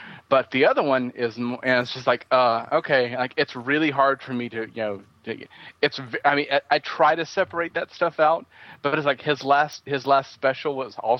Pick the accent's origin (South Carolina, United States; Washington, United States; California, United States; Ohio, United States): South Carolina, United States; My home state. The state of South Carolina